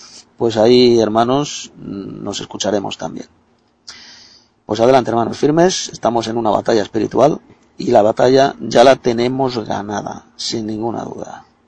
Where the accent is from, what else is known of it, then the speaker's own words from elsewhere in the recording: Madrid, Community of Madrid, Spain; de Madrid, España.